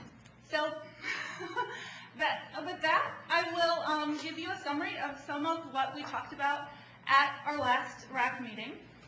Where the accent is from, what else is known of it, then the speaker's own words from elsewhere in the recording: Green Bay, Wisconsin, United States; I'm a native of Wisconsin, and my family's from Milwaukee. I grew up in Green Bay, Wisconsin, which is a fairly small town